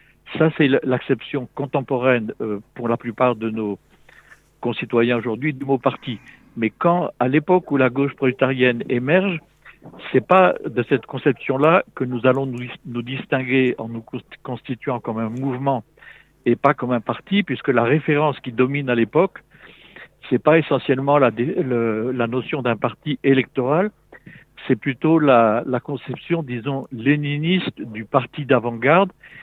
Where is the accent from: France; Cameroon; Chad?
France; Un parti en France, enfin, on est français, nous, donc on parle en fonction des termes, disons, de la langue française et puis des références culturelles françaises.